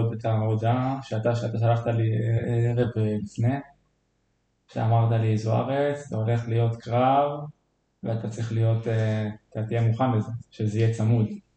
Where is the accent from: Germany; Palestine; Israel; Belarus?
Israel; Eilat, Southern District; אני בן 27. אני גדלתי וגם התאמנתי עד גיל 18 באילת